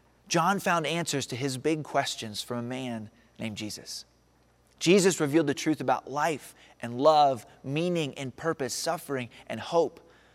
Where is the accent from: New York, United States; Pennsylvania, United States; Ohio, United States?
Pennsylvania, United States; born there; I was born near Pittsburgh.